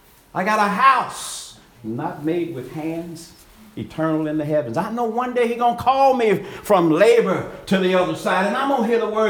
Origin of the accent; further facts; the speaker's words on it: Long Beach, California, United States; I grew up in Long Beach